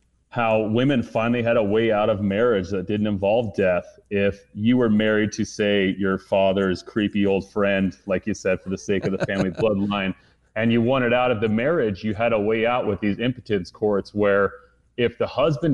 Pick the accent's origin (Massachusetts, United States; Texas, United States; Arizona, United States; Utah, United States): Utah, United States; I grew up in Utah, and so a lot of my history is local state history, which was a lot of, you know, pioneer history, stuff like that.